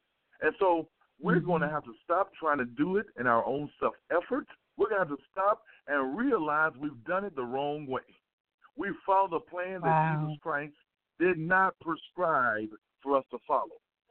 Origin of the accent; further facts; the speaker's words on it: LaGrange, Georgia, United States; When I was a little boy growing up in LaGrange, Georgia, when I wanted apples, there was a lady that lived down the street from me